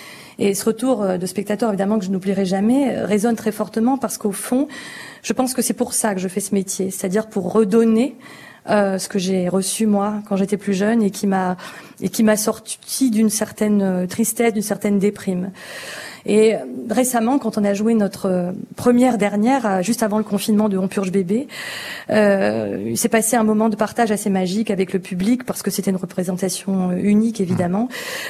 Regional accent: Hauts-de-France, France; parce que je viens du Nord.

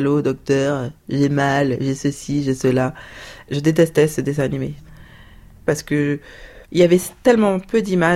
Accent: Paris, Île-de-France, France; Moi, je suis née et j'ai grandi à Paris.

